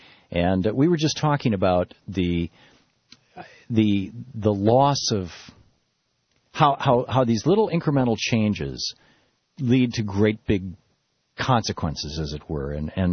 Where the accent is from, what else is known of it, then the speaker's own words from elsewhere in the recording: United States; It's easy as an American to say Americans are like that.